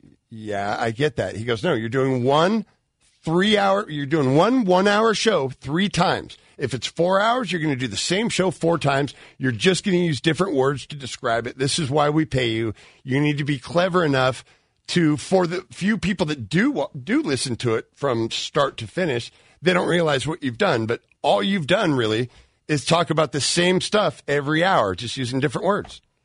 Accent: California, United States; I'm born and raised in the Bay Area, and I grew up rooting for every single Bay Area team.

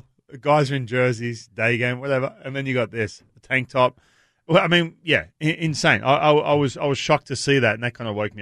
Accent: Australia; now in United States; I'm Australian too.

